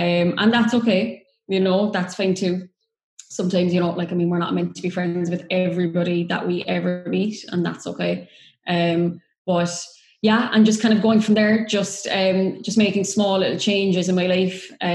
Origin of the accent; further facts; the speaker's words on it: Cork, Munster, Ireland; I am from Katie's hometown, Cork, in Ireland.